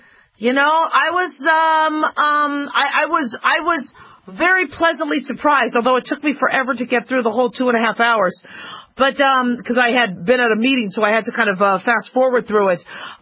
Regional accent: Las Vegas, Nevada, United States; I think we have one more of these in Las Vegas, I believe. Yay, my hometown.

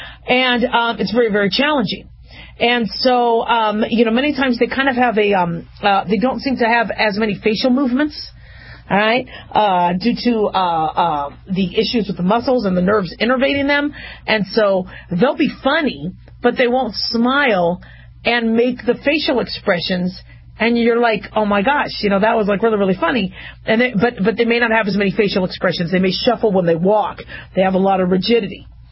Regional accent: Arizona, United States; when I was growing up in Arizona, we learned to go into your ear

